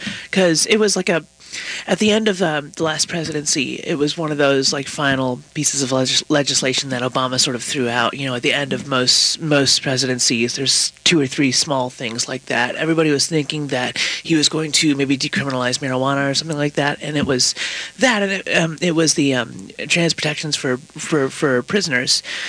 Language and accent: English; the South, United States; I'm from the South and I never had any protections anyway